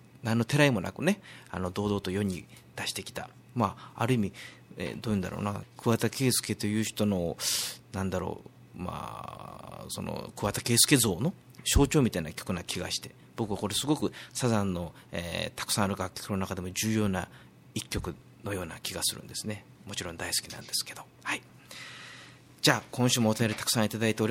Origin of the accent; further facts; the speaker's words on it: Hyogo, Japan; 自分の出身兵庫県だったり、うん、まあ、この岡山県だったりね